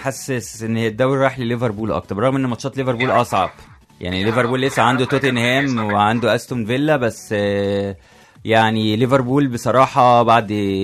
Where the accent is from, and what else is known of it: Egypt